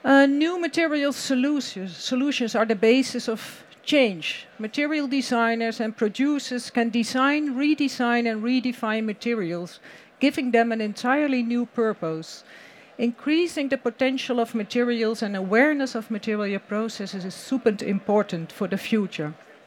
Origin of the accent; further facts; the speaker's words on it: Netherlands; I'm representing Studio For Options. We are from the Netherlands.